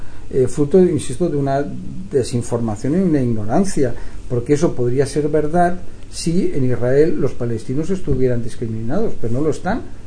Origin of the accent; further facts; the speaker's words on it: Spain; yo sí soy español